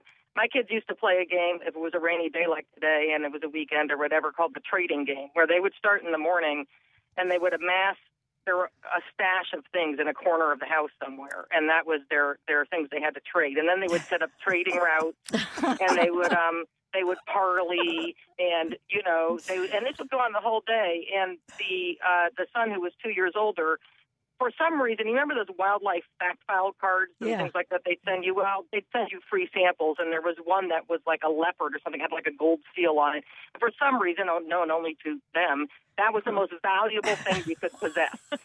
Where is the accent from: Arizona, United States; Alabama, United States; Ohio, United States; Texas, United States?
Ohio, United States; Bexley; And then I grew up on College Avenue in Bexley, which it looked a lot different than it does now. And I was just a working class neighborhood.